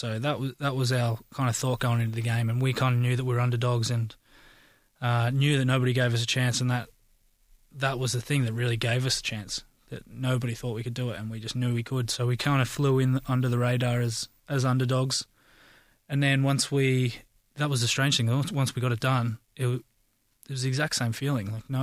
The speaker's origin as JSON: {"language": "English", "country": "Australia", "tie": "born or raised there", "said": "Growing up in Australia, I never saw it."}